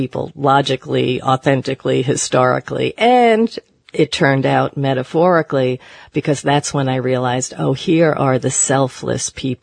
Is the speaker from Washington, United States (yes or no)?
no; New York, United States; even in my own experience growing up in the New York area, I recall nuns sitting in subway entrances